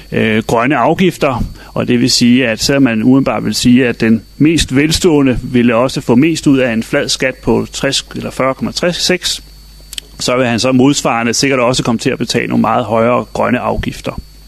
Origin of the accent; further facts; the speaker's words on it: Aalborg, North Denmark Region, Denmark; og jeg kommer fra Aalborg.